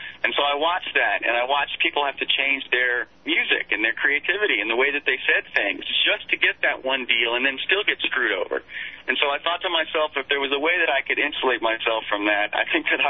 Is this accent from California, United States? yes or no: yes; California, United States; I grew up in the East Bay and I grew up in a hip hop society environment where … a lot of these Bay Area artists were my age growing up.